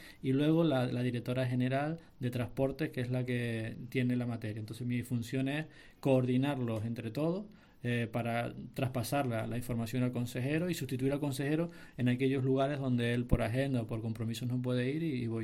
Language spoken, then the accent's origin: Spanish; Tijarafe, Canary Islands, Spain; now in Los Llanos, Spain; soy de aquí de La Palma, vivo en Los Llanos y nací en Tijarafe